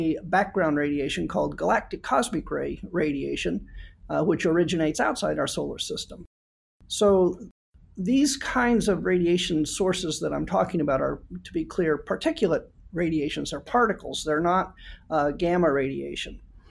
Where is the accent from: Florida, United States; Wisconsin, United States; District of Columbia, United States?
Florida, United States; Cocoa; I grew up in the Space Coast. I grew up in Cocoa, Florida, which is near Kennedy Space Center.